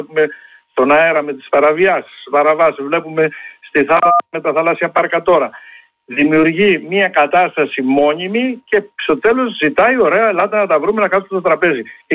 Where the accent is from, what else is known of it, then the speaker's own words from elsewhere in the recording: Greece; Δεν είμαι, είμαι Έλληνας, και επειδή θέλω το καλό της χώρας μου